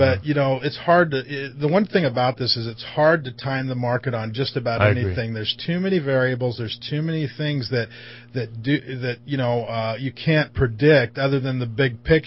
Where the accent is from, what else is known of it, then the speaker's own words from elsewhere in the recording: Ireland; being Irish, sort of close to my heart.